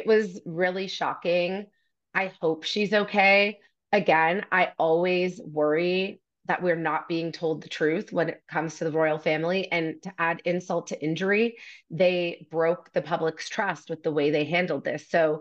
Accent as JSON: {"language": "English", "country": "Canada", "said": "I'm Canadian. We are under the Commonwealth. I grew up, we have the royals on our money."}